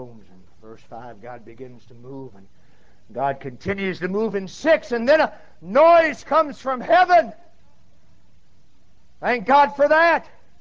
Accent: Midwest, United States; Who are you? Where are you from? I said, Midwestern. I told him where I was from.

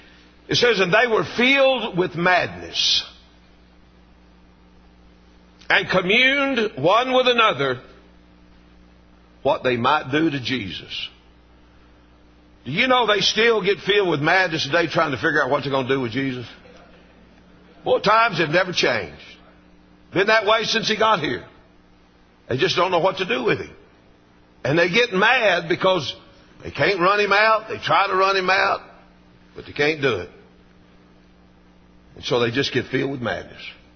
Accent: Texas, United States; I grew up in North Texas, and we entertained ourselves as boys because we didn't have much entertainment.

